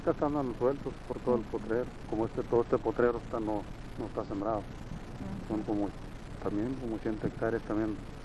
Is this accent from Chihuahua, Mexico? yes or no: no; San José de la Zorra, Baja California, Mexico; Aquí mismo, San José de la Zorra.